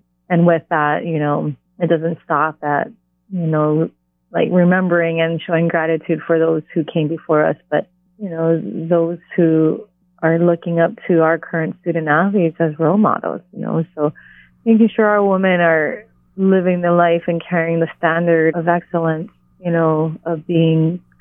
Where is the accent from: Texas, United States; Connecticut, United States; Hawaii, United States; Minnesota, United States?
Hawaii, United States; growing up in Hawaii, that was really such a powerful woman